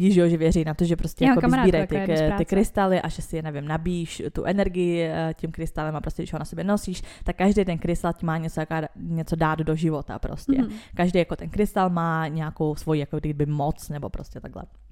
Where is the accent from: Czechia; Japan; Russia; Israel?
Israel; když jsem byla malá v Izraeli